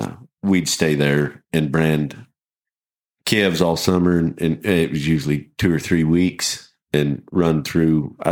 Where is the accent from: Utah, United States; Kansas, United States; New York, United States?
Kansas, United States; Elkhart; born there; also born or lived in Boise City, Oklahoma; But for me, I was born in Elkhart, Kansas. And my dad, we lived around Boy City, Oklahoma. When I was real young, he run a background yearling deal.